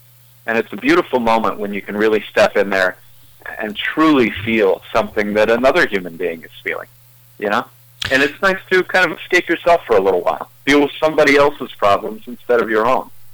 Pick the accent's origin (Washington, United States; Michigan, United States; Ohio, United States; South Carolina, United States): Ohio, United States; LaRue; Well, I grew up in LaRue, Ohio, a very small town, as you guys know. I think the population right now is around 400 people.